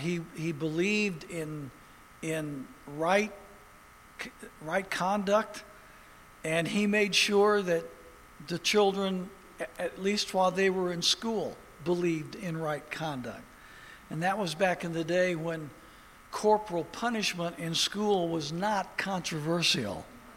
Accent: Indiana, United States; I grew up in the Hoosier State basketball state of America

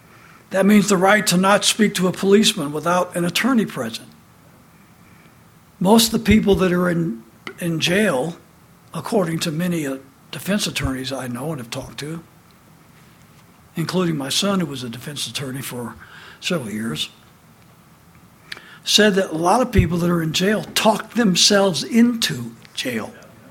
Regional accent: United States; I was born and raised in America with American citizen parents.

